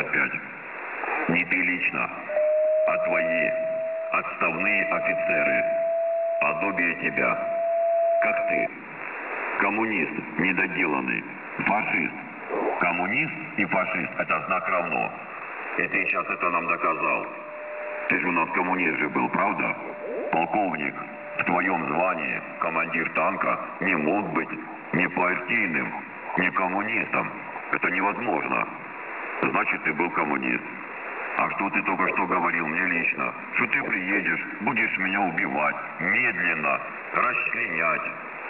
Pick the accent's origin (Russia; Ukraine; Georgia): Ukraine; Я украинец, и мой народ называется украинцы, понял, да?